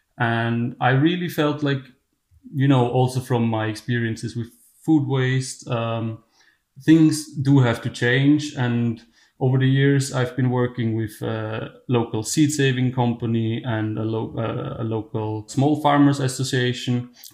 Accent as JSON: {"language": "English", "country": "Austria", "second_language": "English", "said": "I come from Austria. I live in the east of Austria and I run a small vegetable farm, a market garden."}